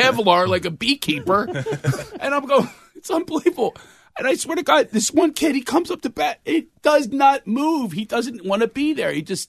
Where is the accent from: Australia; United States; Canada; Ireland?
United States; Philadelphia, Pennsylvania; I tell them stories about me growing up in Philadelphia